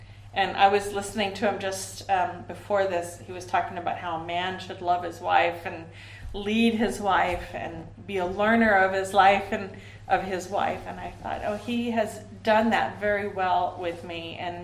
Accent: California, United States; I grew up in Central California in a valley called the San Joaquin Valley.

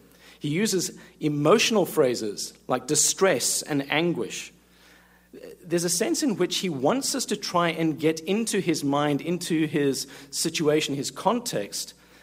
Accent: South Africa; moved away as an adult; now in United States; 5 years ago now, we came in here from South Africa to the United States.

